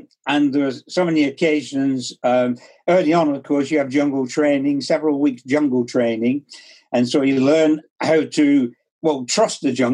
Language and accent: English; Bolton, North West England, United Kingdom; now in Preston, United Kingdom; You'll be here in Preston. It's not far from my hometown, Bolton.